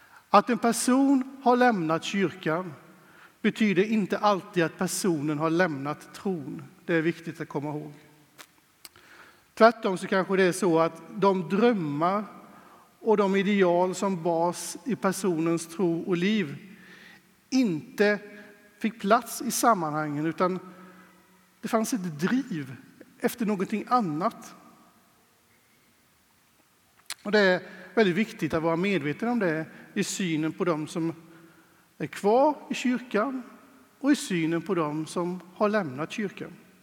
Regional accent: Åseda, Kronoberg County, Sweden; Vi var ett stort gäng i scout och tonår och ungdomskör där hemma i Åseda i de mörka smålandskogarna.

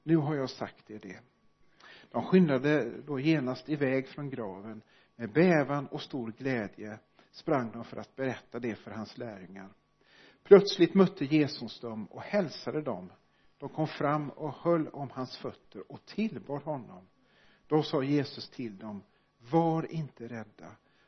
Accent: Sweden; Och jag tänker som svenskar så är vi ju lediga på de kristna högtiderna, jul och påsk.

